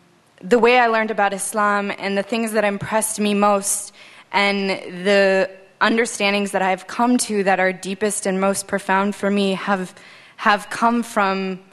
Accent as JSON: {"language": "English", "country": "United States", "said": "And I guess I, as an American, you know, and I also desire to learn more about my religion, but I don't necessarily feel that there are institutions in my country"}